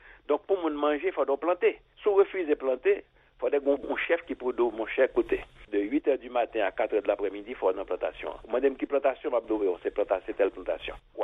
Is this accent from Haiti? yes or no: yes; Haiti; nous mettons à genoux pour nous frapper l'estomac nous, en tant qu'haïtien